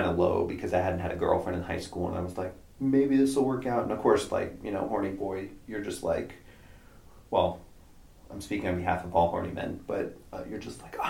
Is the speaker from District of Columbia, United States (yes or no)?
no; Texas, United States; where I was in my current town, or the town I grew up in Texas.